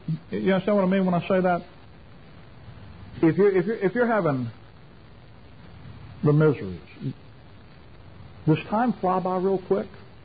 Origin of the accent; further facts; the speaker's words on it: Gulf Coast, United States; But you know, I was raised down on the Gulf Coast.